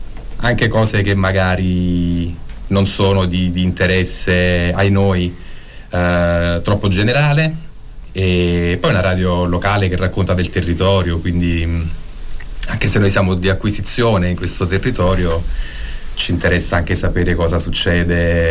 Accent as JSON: {"language": "Italian", "town": "Salerno", "region": "Campania", "country": "Italy", "lives_now": "Florence, Italy", "said": "Originario di Salerno."}